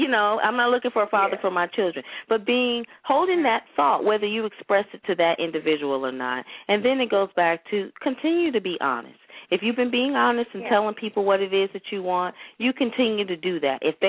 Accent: California, United States; I'm from the Bay Area.

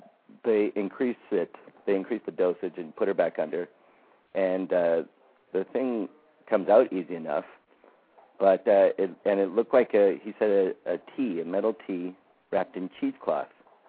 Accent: Canada; And growing up in Canada, I never, you know, didn't have any experience with it.

